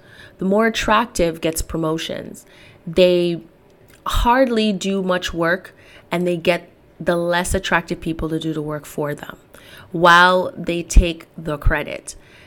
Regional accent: Jamaica; And I am Jamaican and, of course, Black.

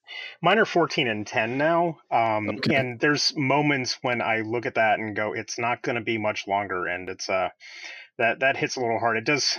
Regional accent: Midwest, United States; We lived outside of Cleveland, Ohio. I grew up in the Midwest.

